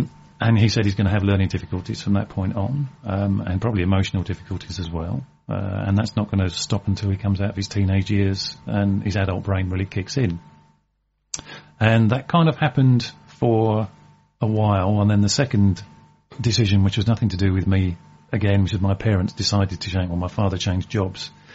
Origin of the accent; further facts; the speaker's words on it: Medway, South East England, United Kingdom; also born or lived in Essex; Well, technically I was born in Essex. As a baby, though, I was brought over to the Medway towns, and I was born and bred in Medway.